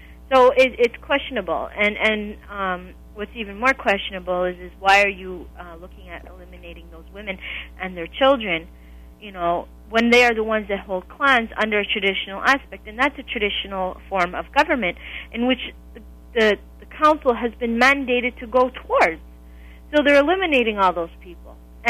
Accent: Canada; And I said, as a Canadian person or as a Canadian individual, I said, who gave you that right to negotiate my rights away?

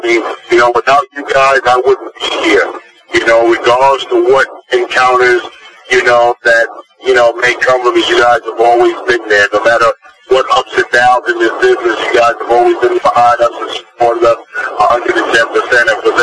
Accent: Brooklyn, New York, United States; I grew up in Brooklyn, a rough place in Brooklyn, New York

